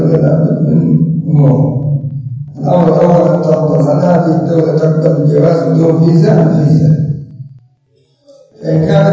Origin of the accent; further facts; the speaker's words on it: Yemen; يعني مثلا أنا كيمني ما عندي إقامة دائمة في تنزانيا أو إقامة دائمة في الحبشة